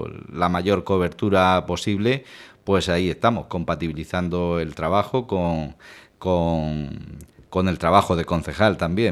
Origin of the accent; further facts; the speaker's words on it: Lorca, Region of Murcia, Spain; Desde muy pequeño he formado parte de asociaciones de vecinos de aquí de La Viña, uh-huh, del Consejero, de donde soy nacido, donde he nacido.